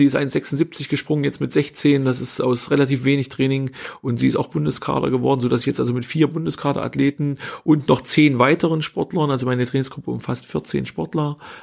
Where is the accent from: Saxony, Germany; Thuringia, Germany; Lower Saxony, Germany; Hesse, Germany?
Thuringia, Germany; Hermsdorf; Habe Abitur gemacht in meinem Heimatort in Hermsdorf, am Hermsdorfer Kreuz, A9, A4 Kreuzung, kleiner Ort.